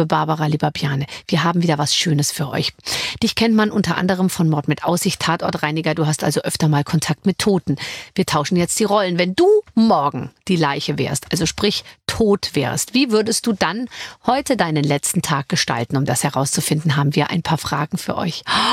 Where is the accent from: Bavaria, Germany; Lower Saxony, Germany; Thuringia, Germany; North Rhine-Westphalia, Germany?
Bavaria, Germany; Munich; Ich bin ja aus München praktisch